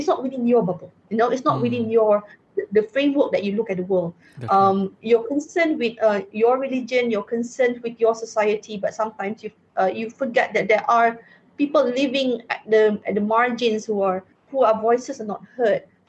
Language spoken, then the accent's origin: English; Subang, Selangor, Malaysia; I grew up in Subang, going to a school that now I am aware is Chinese majority.